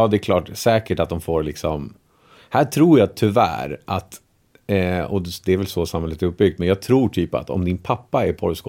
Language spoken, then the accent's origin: Swedish; Albania; now in Sweden; När vi flyttade, alltid när man har varit typ hemma i Albanien, när man åkte till Albanien när man var liten